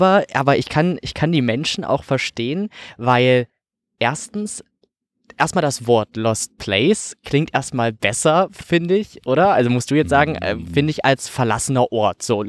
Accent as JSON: {"language": "German", "town": "Glauzig", "region": "Saxony-Anhalt", "country": "Germany", "said": "Ich komme aus Glauzig, ja, das darf man so erwähnen."}